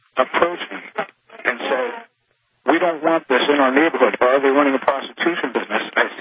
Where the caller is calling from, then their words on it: Trenton, New Jersey, United States; I'm calling from Trenton, New Jersey.